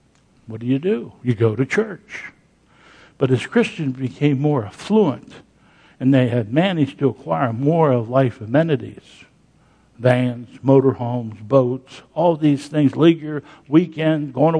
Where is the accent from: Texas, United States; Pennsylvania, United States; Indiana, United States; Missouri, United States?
Pennsylvania, United States; I grew up in Pennsylvania, and some of you down here, did you have blue laws in the South?